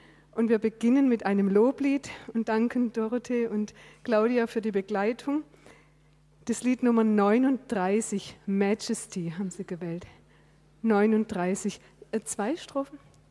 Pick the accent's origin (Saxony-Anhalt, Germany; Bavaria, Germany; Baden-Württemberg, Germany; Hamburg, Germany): Baden-Württemberg, Germany; Also Schmiheim liegt in Baden und in der Nähe, ein paar Dörfer weiter, liegt mein Heimatort.